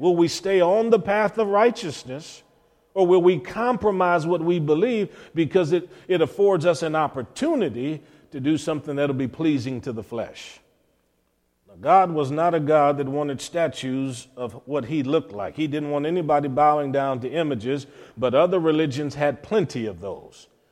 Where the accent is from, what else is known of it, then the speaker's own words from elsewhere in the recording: Cleveland, Ohio, United States; growing up in Cleveland, Ohio, my grandmother, who came out of the South, all of our Bibles had pictures of Jesus in it.